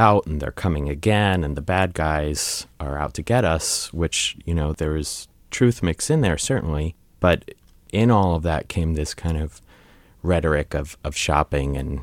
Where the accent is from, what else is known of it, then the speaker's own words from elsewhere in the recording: New York, United States; I grew up in Long Island, New York